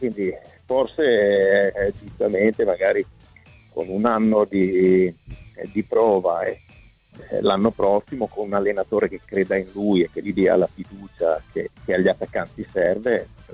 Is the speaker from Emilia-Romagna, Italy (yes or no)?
no; Rome, Lazio, Italy; e essendo anche romano non è così semplice quando iniziano a avercela con te